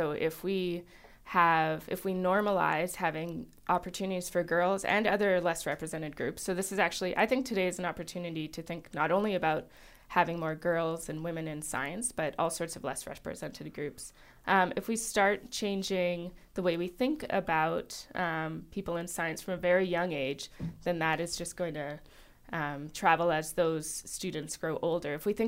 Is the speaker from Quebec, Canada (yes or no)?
no; Thunder Bay, Ontario, Canada; now in Newfoundland, Canada; I grew up in Thunder Bay in northwestern Ontario